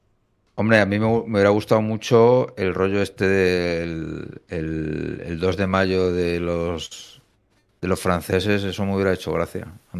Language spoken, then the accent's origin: Spanish; Madrid, Community of Madrid, Spain; yo soy, tengo cero sentimiento nacionalista de nada, pero sí que, hostia, madrileño me gusta. Cuando estoy fuera soy más madrileño.